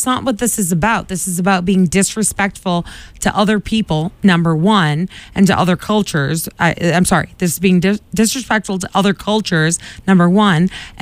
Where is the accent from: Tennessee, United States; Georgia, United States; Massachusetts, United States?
Massachusetts, United States; Quincy; that's a slight at the culture I was surrounded with growing up in Quincy, Massachusetts.